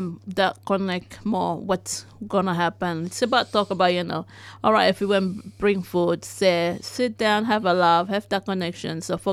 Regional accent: West Papua, Indonesia; Most people think I'm from Papua New Guinea.

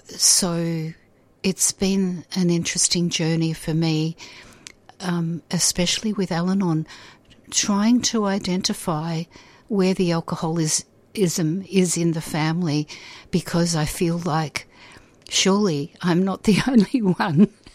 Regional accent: Frankston, Victoria, Australia; Well, I grew up in Frankston. I was born in Frankston. I went to the local primary school, and I also went to the local high school, Frankston High School. I worked my first jobs in Frankston.

